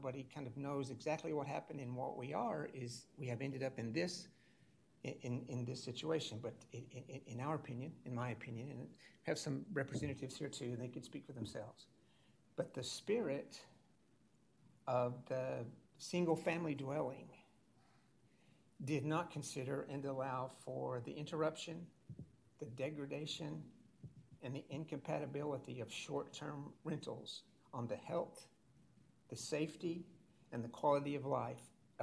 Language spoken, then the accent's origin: English; Texas, United States; I'm a Texan. I think use of property is what makes us Texans.